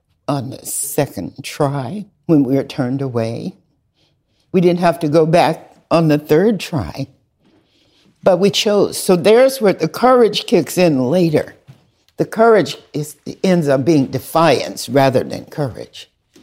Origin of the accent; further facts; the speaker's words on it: the South, United States; I mean, he was young. We're from the South.